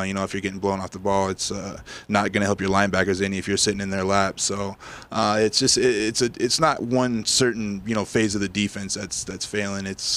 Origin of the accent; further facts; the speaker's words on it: Albuquerque, New Mexico, United States; born there; also born or lived in Cozad; I was born in Albuquerque, New Mexico, which, you know, a lot of people, like you say, think I was born in Cozad, been there my entire life